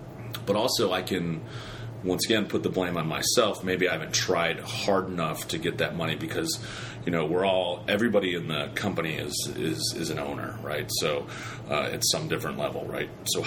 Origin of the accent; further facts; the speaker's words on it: Illinois, United States; we're from Illinois.